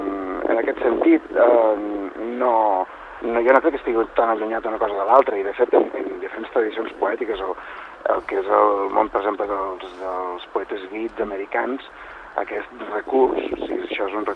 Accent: Lleida, Catalonia, Spain; also born or lived in Barcelona; sí que sóc molt de Lleida i el meu deix lingüístic, el meu accent em delata bastant, però al mateix temps la veritat és que he viscut professionalment, m'he desenvolupat molt a Barcelona i molta gent m'ubica molt a Barcelona.

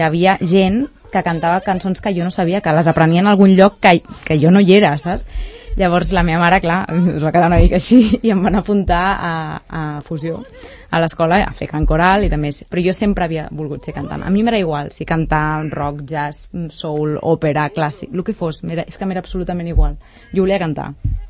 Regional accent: Sant Cugat del Vallès, Catalonia, Spain; És que jo sóc de Sant Cugat, no?

